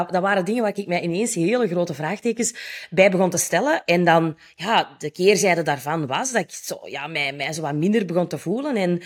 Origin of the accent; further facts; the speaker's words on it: Belgium; Ik ben opgegroeid in de Kempen. Ik ben een dochter van boomkwekers.